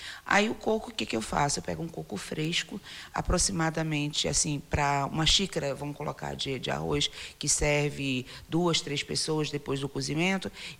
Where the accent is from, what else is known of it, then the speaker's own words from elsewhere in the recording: Rio de Janeiro, Brazil; also born or lived in São Paulo; Eu sou uma carioca falsificada, né? Porque eu nasci em São Paulo, mas me criei no Rio de Janeiro.